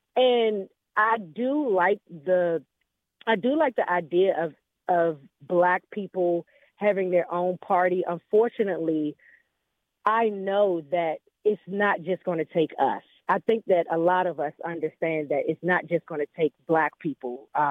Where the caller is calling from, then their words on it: Washington, District of Columbia, United States; Hey, yes, this is … calling from D.C.